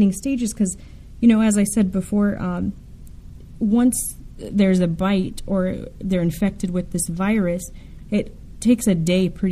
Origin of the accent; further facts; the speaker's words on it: Los Angeles, California, United States; the last one I'll tell you about was actually from my hometown. So it's downtown Los Angeles